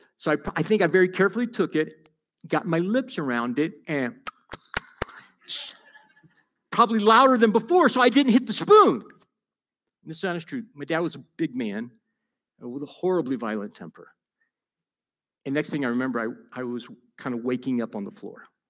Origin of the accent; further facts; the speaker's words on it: Alabama, United States; I grew up in Alabama. My parents divorced when I was three.